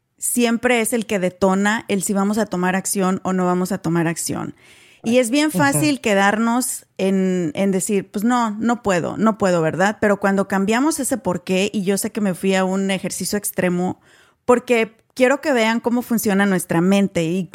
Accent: Mexico; nosotras venimos de México también

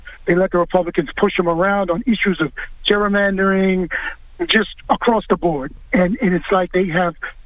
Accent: Bronx, New York, United States; I'm 50 years old. I grew up pretty much in the Bronx my whole life.

